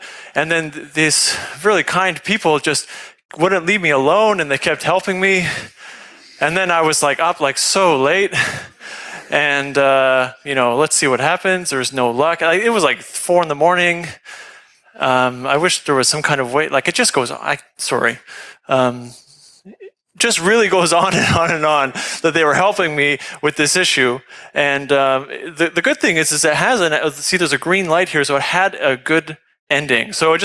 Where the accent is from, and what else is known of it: Canada